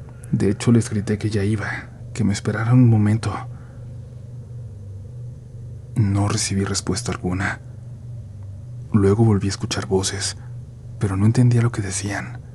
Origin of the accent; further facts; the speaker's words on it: Jalisco, Mexico; una experiencia que tuve a las afueras de mi pueblo, cerca de la Perla Tapatía, de Guadalajara, Jalisco.